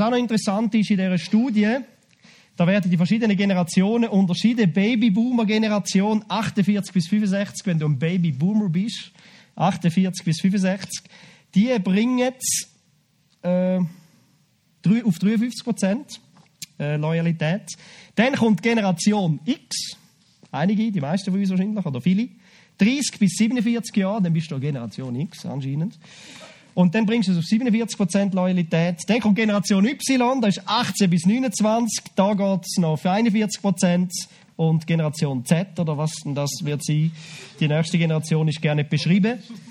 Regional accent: Switzerland; Ich finde, wir sind grundsätzlich als Schweizer loyale Menschen.

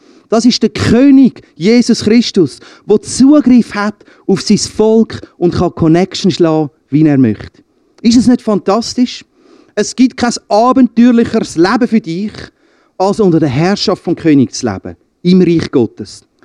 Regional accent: Kaltbrunn, St. Gallen, Switzerland; Ich sage, ja, ich komme ja auch von Kaltbrunn. Wir kommen auch von Kaltbrunn.

